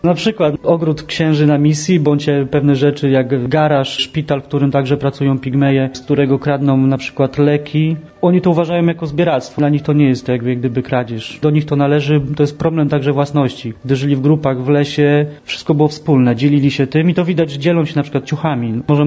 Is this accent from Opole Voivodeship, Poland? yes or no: no; Wałbrzych, Lower Silesian Voivodeship, Poland; Pochodzę z Wobrzycha, z bardzo biednej dzielnicy. Miasto dosyć zapadłe, szczególnie gdy zamknięto kopalnie. Także ubóstwo nie było mi może obce